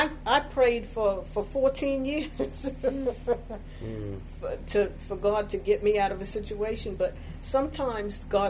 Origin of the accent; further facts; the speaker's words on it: New York, United States; moved away; Now, I'm from New York. I never did this stuff in New York, okay?